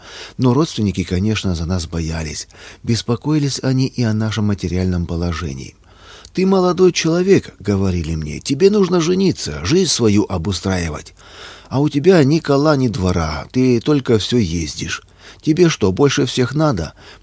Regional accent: North Ossetia–Alania, Russia; Я вырос в Северной Осетии в христианской семье. У меня и мама, и папа были верующими с юности.

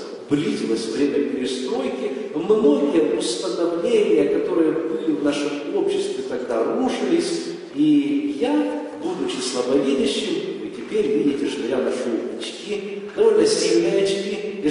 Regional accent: Zaporizhzhia, Zaporizhzhia Oblast, Ukraine; moved away; я приехал вначале с Украины. Родился я на юге Украины, в городе Запорожье. Я выходец из неверующей семьи.

